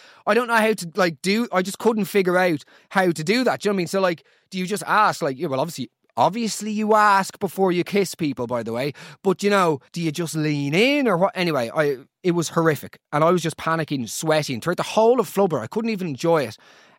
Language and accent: English; Ireland; once you hit secondary school growing up in Ireland